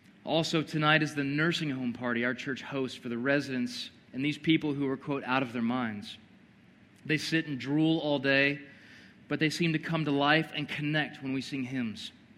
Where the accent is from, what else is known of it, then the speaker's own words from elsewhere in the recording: Texas, United States; I'm from Texas, so I don't mean in that way, but you know what I'm saying.